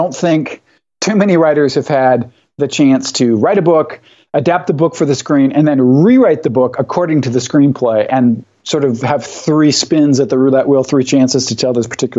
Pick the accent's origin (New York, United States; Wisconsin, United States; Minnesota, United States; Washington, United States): Washington, United States; Tacoma; also born or lived in Olympia; So I was born in Olympia and I was raised in Tacoma, and then I left for college and then I came back and lived there a few years when my mom was sick with Alzheimer's, and then we moved to Seattle.